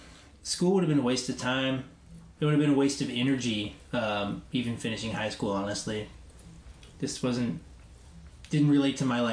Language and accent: English; Nashville, Tennessee, United States; I definitely got called because I'm from Nashville and knew the vocabulary